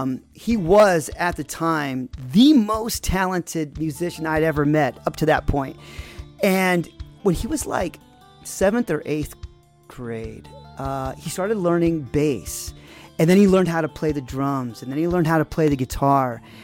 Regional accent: Arizona, United States; because growing up in Arizona, that sound always echoes like the warning of a rattlesnake, you know?

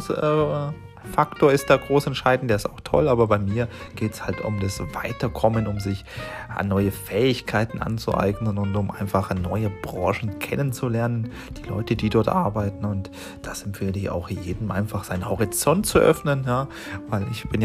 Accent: Bavaria, Germany; moved away; Bin rausgekommen aus Franken, wo ich herkomme und hatte da viele Chefpositionen auch in den Küchen

